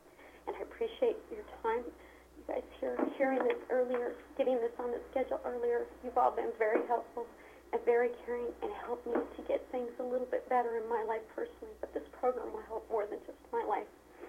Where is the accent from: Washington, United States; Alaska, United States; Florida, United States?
Alaska, United States; Eagle River; I'm from Eagle River.